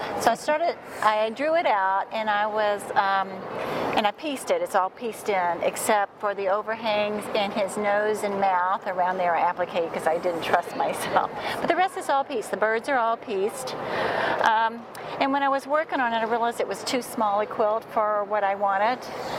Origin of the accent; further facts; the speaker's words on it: Tennessee, United States; also born or lived in Colorado; now in Houston, United States; I grew up in Tennessee, but then when I got married, we lived at quite a few places. So the last place we lived before Houston was Colorado.